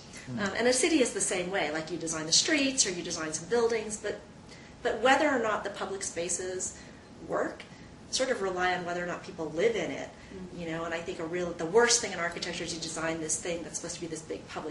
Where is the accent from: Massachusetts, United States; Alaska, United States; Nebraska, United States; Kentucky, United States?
Nebraska, United States; Omaha; also born or lived in Tokyo, Japan; I was born in Tokyo, and then somehow I basically grew up in Omaha, Nebraska.